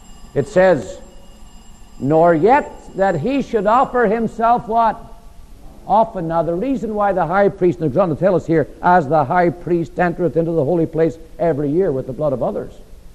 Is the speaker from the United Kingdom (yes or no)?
no; Ireland; I'm an Irishman